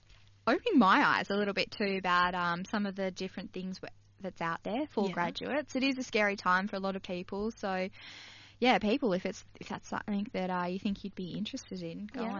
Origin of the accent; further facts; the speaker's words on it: Broome, Western Australia, Australia; I'm from Broome. Love Broome.